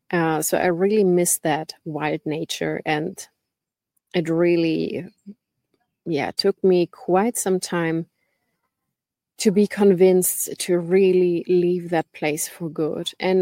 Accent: Germany; now in Canary Islands, Spain; before we settled down in the Canary Islands, I mean, we are originally from Germany.

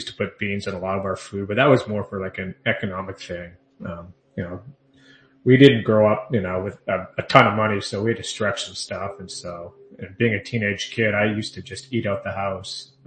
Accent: Canada; I grew up in Canada, so we would get down like January, February, it'd be minus 30, minus 40, pretty much for a whole month.

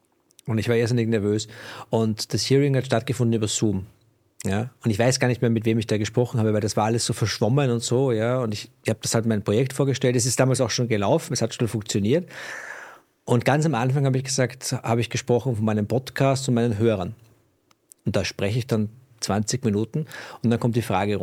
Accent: Austria; Jetzt bist du ein Österreicher und ich bin ein Österreicher.

